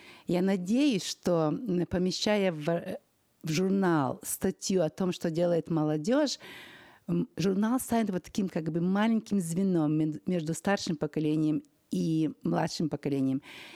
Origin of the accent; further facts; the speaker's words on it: Ukraine; born there; Я родилась на Украине в семье верующих родителей.